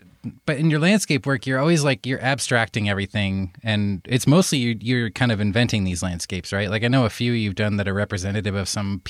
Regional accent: Iowa, United States; I grew up in Iowa, so, like, kind of very central U.S., but, like, on the northern end of the central U.S., you know?

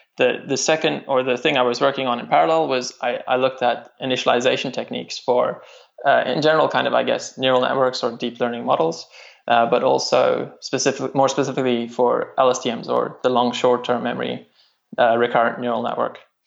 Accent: South Africa; because I'm from South Africa, what I had to do quite often in Cambridge is do a Skype call back home

